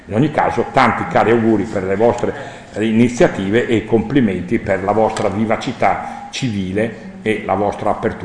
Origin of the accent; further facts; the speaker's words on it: Rimini, Emilia-Romagna, Italy; Io vengo da una città, io sono nato a Rimini, e i romagnoli sapete come sono fatti, sono tutti un po' anarchici